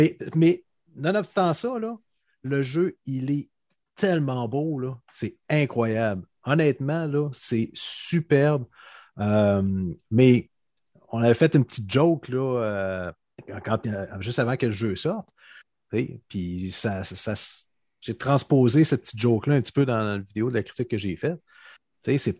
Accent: Quebec City, Quebec, Canada; je suis originaire de Québec, donc j'ai survolé Québec.

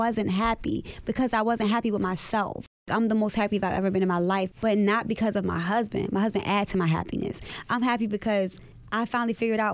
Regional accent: Baltimore, Maryland, United States; I think where I grew up in West Baltimore, everyone's mom was on drugs.

